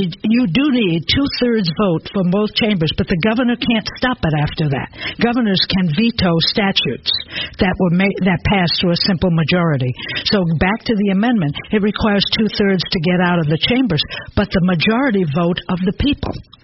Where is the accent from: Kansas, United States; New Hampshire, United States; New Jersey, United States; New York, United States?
Kansas, United States; I'm from Kansas.